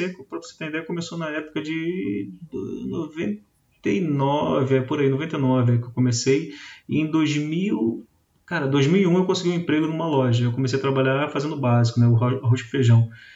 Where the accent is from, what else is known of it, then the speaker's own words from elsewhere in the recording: Rio de Janeiro, Brazil; now in Itabira, Brazil; Eu sou do Rio, né? Sou do interior do Rio, mas estou falando de Itabira, interior de Minas Gerais. Estou aqui tem, acho que, 3 semanas e pouquinho, assim.